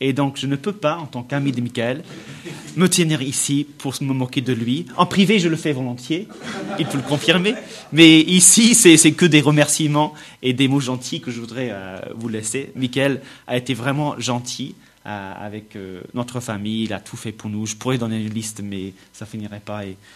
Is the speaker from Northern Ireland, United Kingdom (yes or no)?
yes; Northern Ireland, United Kingdom; French is a second language; now in France; Bon, alors je suis irlandais d'origine, donc je viens de près de Belfast.